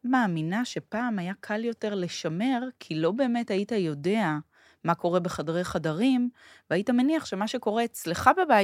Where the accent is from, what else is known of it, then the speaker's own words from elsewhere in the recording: Tel Aviv, Tel Aviv District, Israel; היו שנים שגדלתי בדרום תל אביב